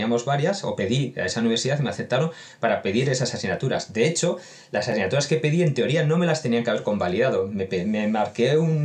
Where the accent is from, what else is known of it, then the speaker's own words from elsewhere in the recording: Bilbao, Basque Country, Spain; He tardado tiempo en decir que soy de Bilbao